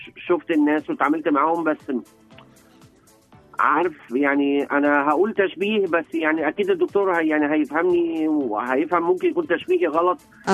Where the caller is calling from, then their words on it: United States; من امريكا